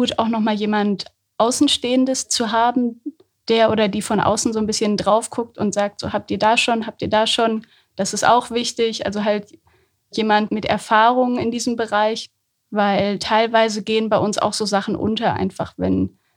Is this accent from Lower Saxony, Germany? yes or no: no; Höxter, North Rhine-Westphalia, Germany; Aus Höxter.